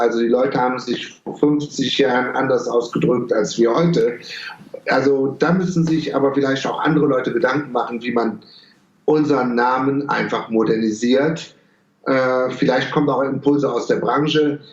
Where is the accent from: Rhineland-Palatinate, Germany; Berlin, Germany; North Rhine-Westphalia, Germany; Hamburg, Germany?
North Rhine-Westphalia, Germany; Düsseldorf; Ich bin Düsseldorfer